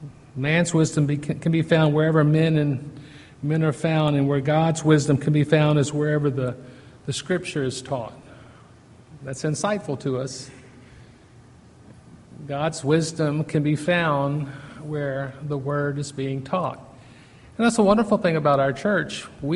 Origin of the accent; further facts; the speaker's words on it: Virginia, United States; growing up in Virginia, I would know some of these places where they didn't have windows, and it was a secret society.